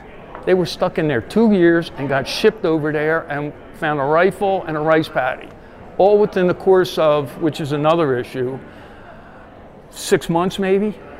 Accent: Philadelphia, Pennsylvania, United States; moved away; I was from Philadelphia. I've lived out here 17 years.

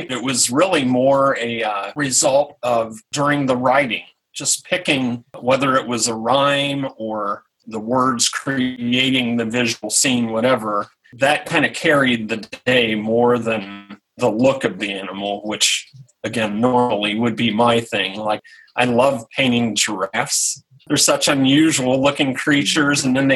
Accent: Cincinnati, Ohio, United States; And being from Cincinnati, I live about 3 hours from Cincinnati now, but I'm from Cincinnati. And if you're from Cincinnati, you're never, ever not a Cincinnatian.

